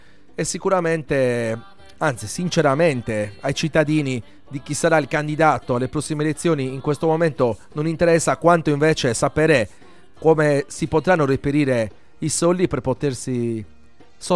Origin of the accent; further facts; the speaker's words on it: Sardinia, Italy; Ma noi da sardi questo urlo lo stiamo lanciando già da un bel po' di tempo.